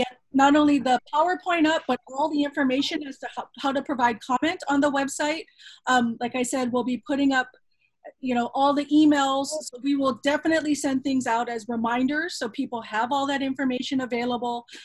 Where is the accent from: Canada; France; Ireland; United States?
United States; Mililani, Hawaii; And I should just say, I grew up in Mililani, so I'm a big fan of Wahiawa's food.